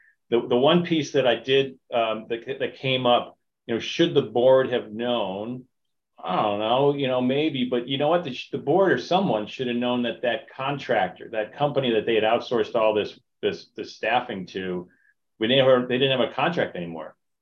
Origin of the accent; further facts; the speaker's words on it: Michigan, United States; also born or lived in Wisconsin; I grew up in Western Michigan and Wisconsin, and I hate Ohio State.